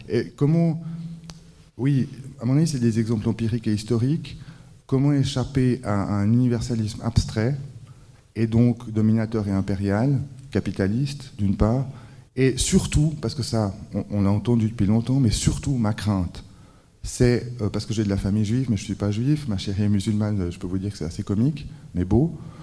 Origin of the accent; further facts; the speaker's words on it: Italy; Parce que je suis italien, ça me fait peur, ces murs.